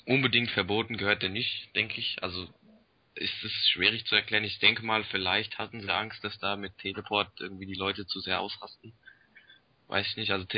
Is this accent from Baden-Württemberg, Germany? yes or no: no; Hesse, Germany; ich bin 16 Jahre alt, ich komme aus der Nähe von Gießen, spiele auch hauptsächlich im Raum Hessen